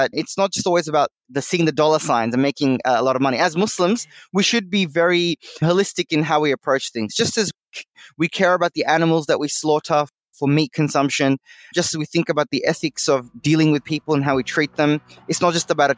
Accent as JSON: {"language": "English", "town": "Sydney", "region": "New South Wales", "country": "Australia", "tie": "born or raised there", "also_born_or_lived": "Bangladesh", "said": "In terms of my background, I am originally from Bangladesh, born there and raised in Australia, in Sydney."}